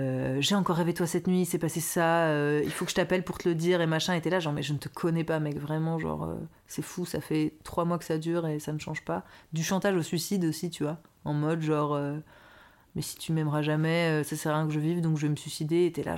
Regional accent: Paris, Île-de-France, France; accent: Parisian; j'ai un gros accent parisien.

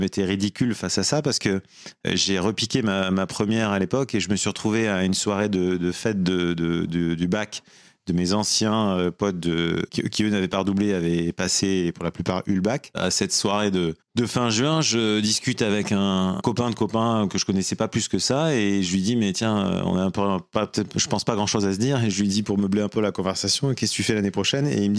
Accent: Blanquefort, Nouvelle-Aquitaine, France; also born or lived in Bordeaux; Alors moi, je suis né à Bordeaux et j'ai grandi à Blanquefort, juste à côté de Bordeaux, dans la périphérie de Bordeaux.

